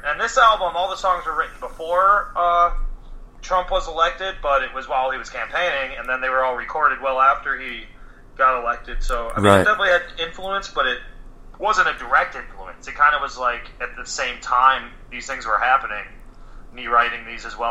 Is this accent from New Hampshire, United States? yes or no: no; Cleveland, Ohio, United States; Rust Belt is kind of about my hometown. My first 21 years were in Cleveland, Ohio.